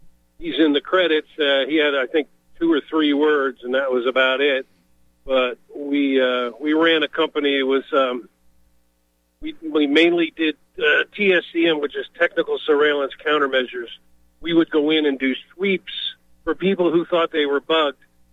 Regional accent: Margate, Florida, United States; Well, I grew up in Margate, which is just north of Fort Lauderdale, and west of Pompano, right next to Coral Springs.

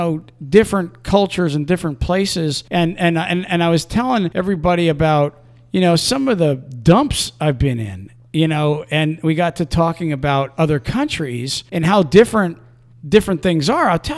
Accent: United States; But like as an American, right, you can't hire a truck driver from another country

